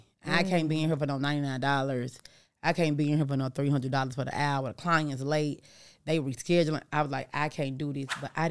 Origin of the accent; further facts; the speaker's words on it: Memphis, Tennessee, United States; now in Atlanta, United States; I am from Memphis, Tennessee, but mm-hmm. I live in Atlanta.